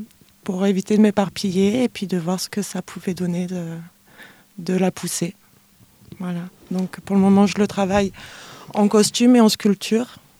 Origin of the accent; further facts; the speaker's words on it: Auvergne-Rhône-Alpes, France; Alors à l'époque, j'étais basée dans le Beaujolais. Moi, je suis native de la Drôme, mais j'étais partie quelques années.